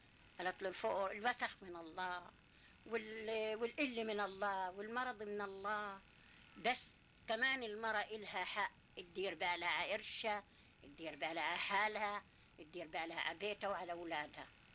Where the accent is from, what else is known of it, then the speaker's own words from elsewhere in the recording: Palestine; احنا بقى فلسطيني